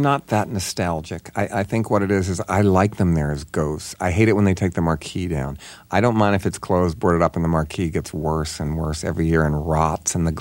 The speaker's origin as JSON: {"language": "English", "town": "Baltimore", "region": "Maryland", "country": "United States", "said": "They wouldn't even look at my movies because I was from Baltimore."}